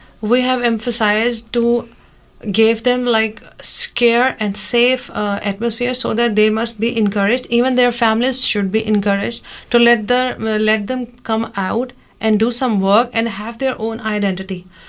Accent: Punjab, Pakistan; I'm from Punjab, the biggest state of Pakistan, and I'm currently living in Lahore, that is the capital of Punjab.

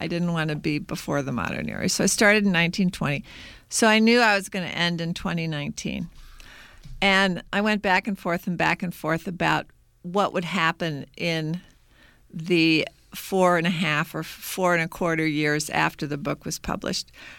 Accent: St. Louis, Missouri, United States; Now, I grew up in St. Louis. What's the biggest company in St. Louis? It ain't Budweiser. It's Monsanto.

